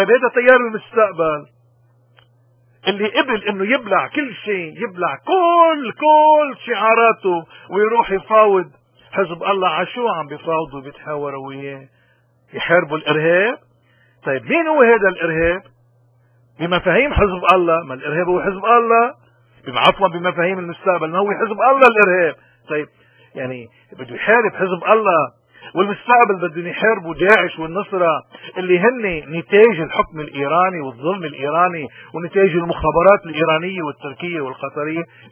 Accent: Lebanon; نحن اللبنانيين شعب بحب اللحظة، شعب بفكر حلو ذكي وبيتشاطر

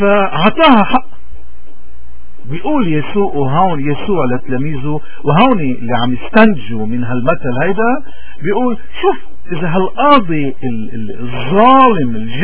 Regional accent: Lebanon; كثير نحن اليوم كلبنانيين من كل المذاهب المؤمنين بهويتنا

